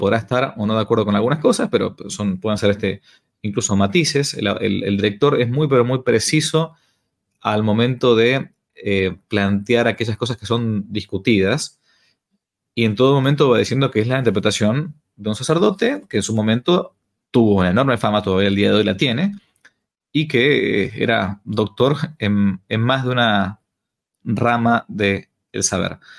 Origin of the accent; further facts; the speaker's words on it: Argentina; incluso acá en Argentina, en mi país